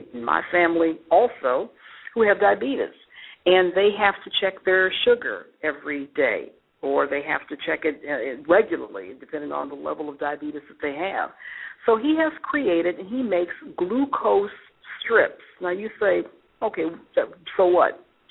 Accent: Detroit, Michigan, United States; I'm from Detroit, so Livonia is a suburb outside of Detroit.

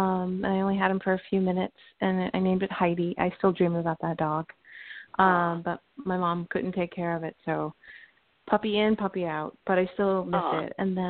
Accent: Illinois, United States; I'm from Illinois.

